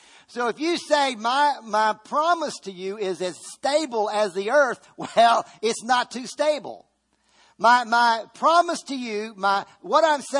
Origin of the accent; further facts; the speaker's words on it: Virginia, United States; I grew up, we grew up in Virginia. And in Virginia, it was very, very conservative area where I grew up in.